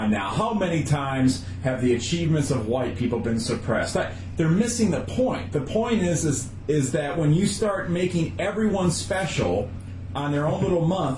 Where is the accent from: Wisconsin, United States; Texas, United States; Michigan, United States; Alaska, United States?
Wisconsin, United States; And I remember when I was growing up in Wisconsin, I knew very few, to be PC, African-Americans, knew very few black people, very few.